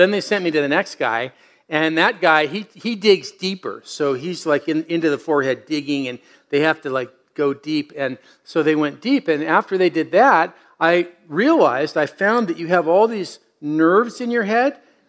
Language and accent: English; California, United States; When I was a young guy, I grew up in Southern California basking in the rays of the warm sunshine.